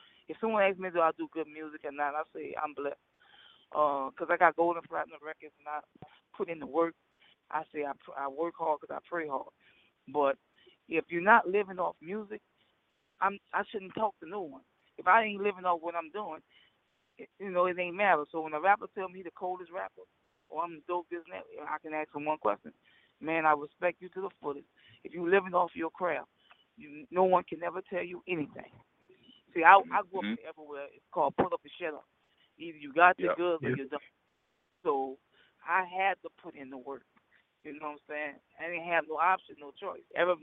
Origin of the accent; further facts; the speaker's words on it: New Orleans, Louisiana, United States; now in Houston, United States; I'm from New Orleans, so remember, I'm here for the bounce. I love bounce. I'm in Houston.